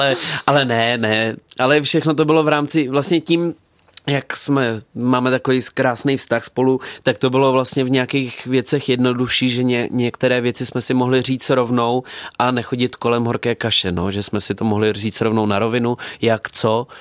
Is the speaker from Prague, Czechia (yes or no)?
yes; Prague, Czechia; že jsem rodák z Prahy, narodil jsem se v Praze a vyrůstal jsem v Praze